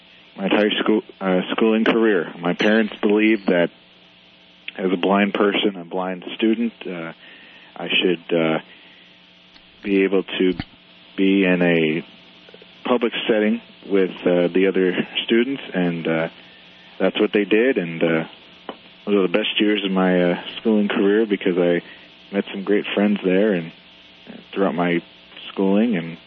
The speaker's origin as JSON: {"language": "English", "town": "Cottage Grove", "region": "Minnesota", "country": "United States", "lives_now": "Missouri, United States", "said": "I'm not originally from Missouri. I'm originally from Minnesota."}